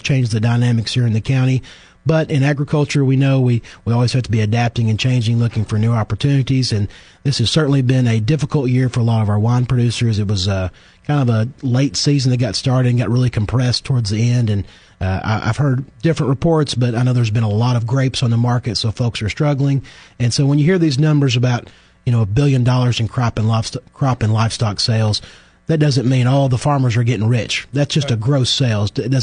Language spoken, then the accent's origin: English; Kentucky, United States; We are really outsized compared to my home state of Kentucky.